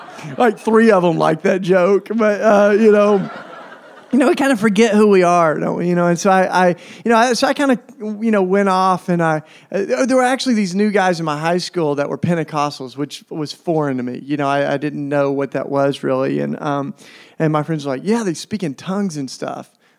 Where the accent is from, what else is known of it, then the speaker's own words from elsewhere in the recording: Tennessee, United States; now in Philadelphia, United States; So I've lived in Philly for 20 years. It's great. I am from Tennessee, you know, which is awesome